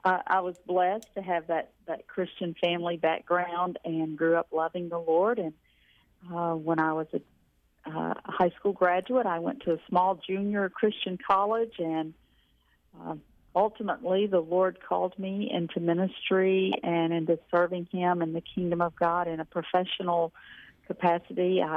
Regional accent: Horn Lake, Mississippi, United States; I grew up in Horn Lake, Mississippi, okay, just south of the Memphis area.

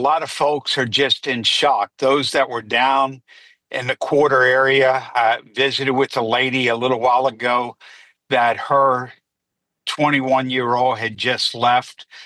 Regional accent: New Orleans, Louisiana, United States; So New Orleans is a small town that's really highly connected. It's my hometown. It's a place where I was born and raised.

